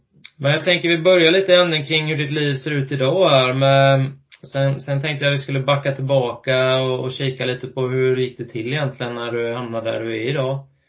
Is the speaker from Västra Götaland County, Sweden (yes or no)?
yes; Munkedal, Västra Götaland County, Sweden; Jag är uppväxt i Munkerål